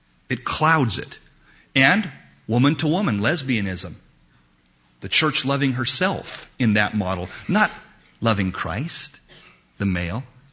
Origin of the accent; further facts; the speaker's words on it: United States; I apologize as an American.